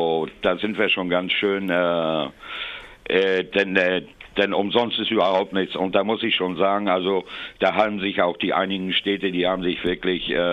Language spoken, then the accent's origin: German; Hamburg, Germany; now in Offenburg, Germany; Ich bin in Offenburg, ich bin aber original komme ich aus Norddeutschland, aus Hamburg.